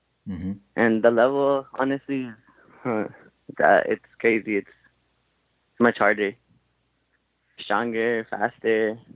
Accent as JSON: {"language": "English", "country": "United States", "said": "because I'm an American, so it's different for them."}